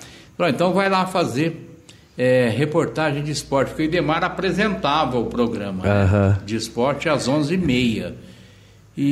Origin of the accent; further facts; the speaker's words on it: Altinópolis, São Paulo, Brazil; Eu vim da cidade de Altinópolis, né? Eu comecei em Altinópolis em 78